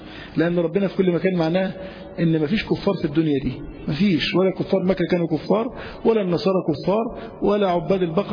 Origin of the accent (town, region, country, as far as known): Egypt